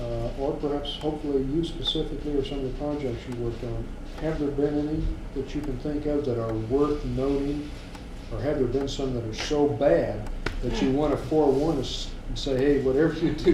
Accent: Kansas, United States; I'm from Kansas, and these California names really show me.

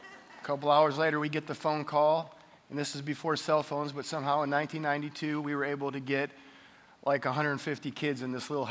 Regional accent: Cleveland, Ohio, United States; I grew up in the Cleveland, Ohio area, so the cold is nothing new to me.

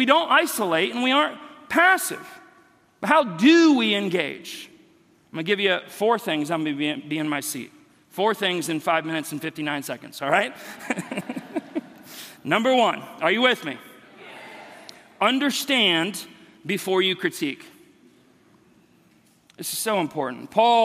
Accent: Kansas City, United States; I have to remember I'm from Kansas City.

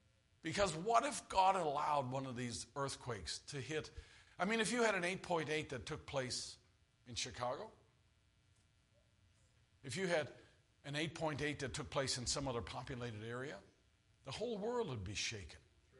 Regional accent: Newfoundland and Labrador, Canada; when I grew up in Newfoundland, I lived on an island. Newfoundland's a big island. And they call it the Rock.

